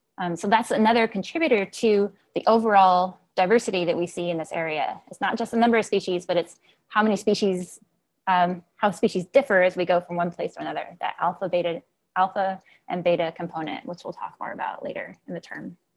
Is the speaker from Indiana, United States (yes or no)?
yes; Evansville, Indiana, United States; I am American. I grew up in Southern Indiana. We're called Hoosiers. Don't ask me why we're called Hoosiers. That's just what we are. This is my home place is in Evansville. I grew up in Evansville, Indiana.